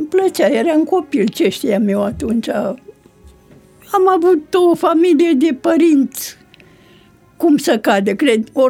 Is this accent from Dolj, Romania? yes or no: yes; Moțăței, Dolj, Romania; born there; Eu m-am născut în comuna Moțăței Sat.